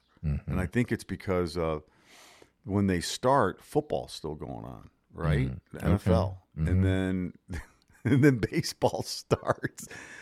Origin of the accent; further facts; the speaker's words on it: Chicago, Illinois, United States; Since I was a kid, I grew up in Chicago, by the way, if you're listening for the first time.